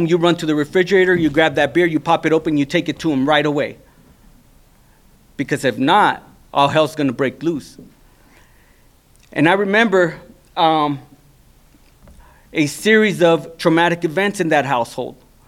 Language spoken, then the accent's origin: English; Sinaloa, Mexico; My mom's family's from Mexico. We're from Sinaloa, Mexico.